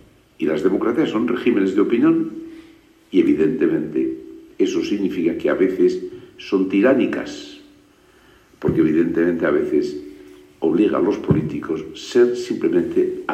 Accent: Basque Country, Spain; En mi tierra vasca, en el País Vasco, no hay un problema de conciencia nacional, esencialmente.

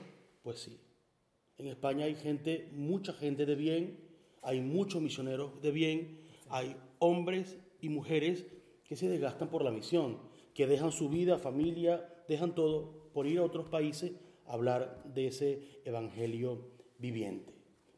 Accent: Calabozo, Guárico, Venezuela; vengo de Venezuela, de un estado llamado Guárico y la ciudad se llama Calabozo. Nosotros, esos son los llanos centrales de nuestro país, de Venezuela

